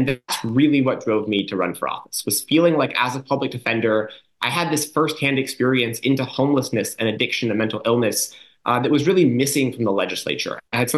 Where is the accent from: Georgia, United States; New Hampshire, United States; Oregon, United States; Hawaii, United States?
Oregon, United States; Ashland; born there; I was born in Ashland, Oregon